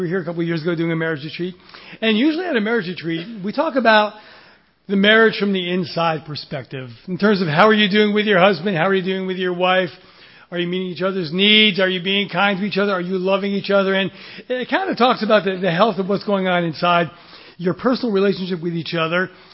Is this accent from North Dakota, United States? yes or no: no; New York, United States; It is great to be here in New Jersey. We are originally from New York.